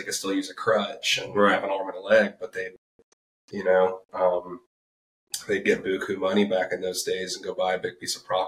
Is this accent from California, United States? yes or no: no; Fort Walton Beach, Florida, United States; I grew up around here. Yeah, I went to Fort Walton Beach High School.